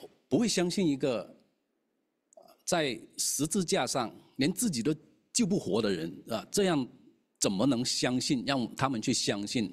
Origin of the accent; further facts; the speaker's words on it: Guangdong, China; 因为在我们广东人里头呢，有一句俗话